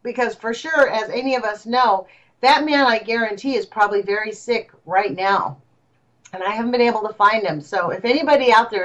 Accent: California, United States; I'm from Southern California

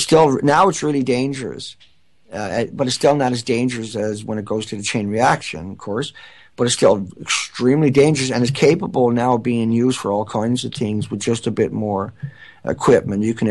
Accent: Canada; We're from Canada. We have incredible health care.

